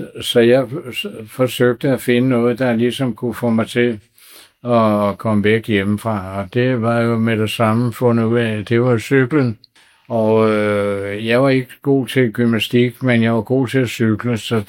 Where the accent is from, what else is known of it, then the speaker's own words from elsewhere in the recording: Copenhagen, Capital Region of Denmark, Denmark; Det er derhjemme i Sydhavnen, der var sådan en såkaldte familie.